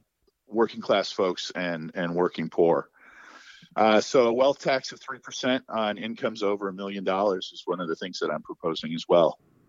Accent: East Wenatchee, Washington, United States; also born or lived in Spokane; I was born in Spokane, Washington. Attended schools in Central Washington in East Wenatchee, and went to college at Eastern Washington University.

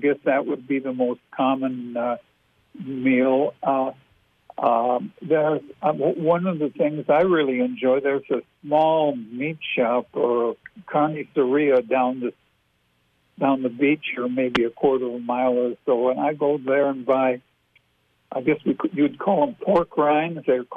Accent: Florida, United States; now in Minnesota, United States; I'm originally from Florida. I worked in Florida for 25 years before retiring back to Minnesota.

